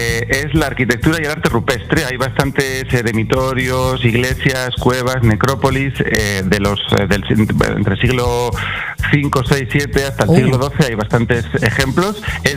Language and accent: Spanish; Polientes, Cantabria, Spain; Mira, mi pueblo se llama Polientes, pero querría hablar del municipio en general, que es un poco el que da la identidad, que es Valderredible.